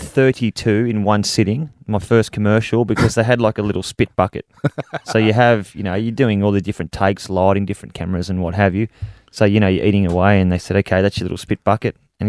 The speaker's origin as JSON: {"language": "English", "town": "Mount Warrigal", "region": "New South Wales", "country": "Australia", "said": "I'm a guy from Mount Warrigal."}